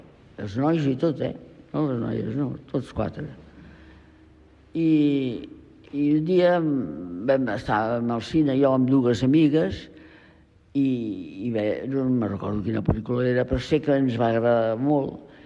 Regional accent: Badalona, Catalonia, Spain; jo a Badalona me l'estimo molt i nascut aquí i tots som d'aquí, tots som nascut a Badalona.

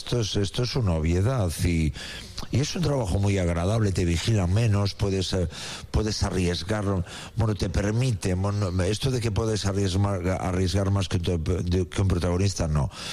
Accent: Galicia, Spain; Entre que soy gallego y los gallegos ya somos súper pesimistas.

